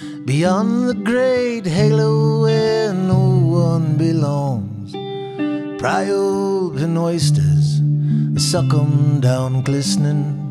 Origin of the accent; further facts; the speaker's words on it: Arkansas, United States; But, growing up in Arkansas and knowing somebody that would be president and having a dad that was a football star